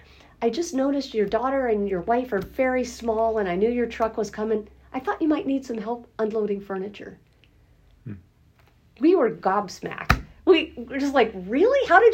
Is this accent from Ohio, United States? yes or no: yes; Columbus, Ohio, United States; now in San Diego, United States; I always like to point out that I grew up in Columbus, Ohio.